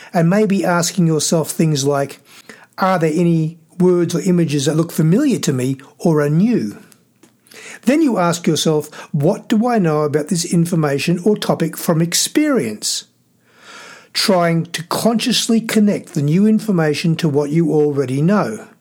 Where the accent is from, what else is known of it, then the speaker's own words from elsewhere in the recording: Queensland, Australia; also born or lived in Victoria; I had moved from Victoria to a new school in my home state of Queensland